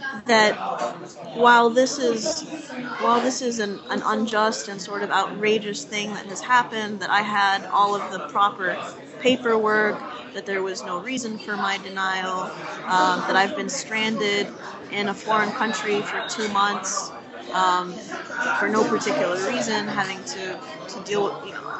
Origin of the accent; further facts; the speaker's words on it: United States; I have the right to these appeals and to hire this lawyer because I'm an American citizen.